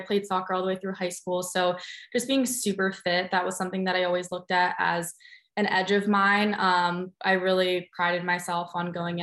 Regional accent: Portland, Oregon, United States; I'm from Portland, Oregon, so I'm a very outdoorsy girl at heart.

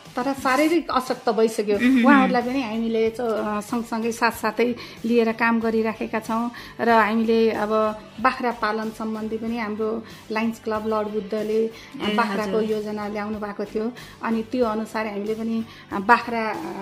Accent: Lumbini Province, Nepal; born there; म अर्घाखाँचीमै जन्मेँ

